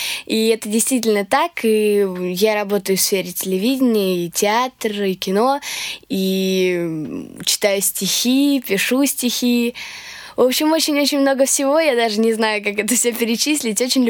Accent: Moscow, Russia; Я родилась и живу в Москве. И моя бабушка француженка

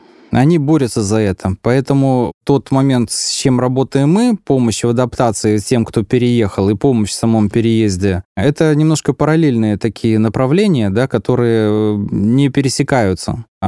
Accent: Latvia; Я латыш, я родился в Латвии, я знаю латышский язык, но прежде всего я прекрасно понимал, что я русский. Я гражданин Советского Союза

